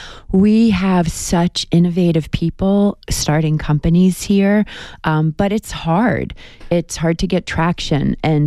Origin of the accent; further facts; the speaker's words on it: New York, United States; I'm originally from New York